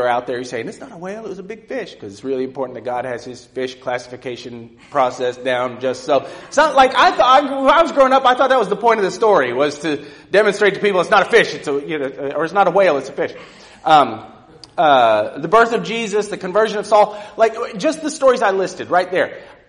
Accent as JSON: {"language": "English", "region": "California", "country": "United States", "tie": "born or raised there", "said": "I grew up in Southern California. I'm looking at some people who went to a church I grew up with."}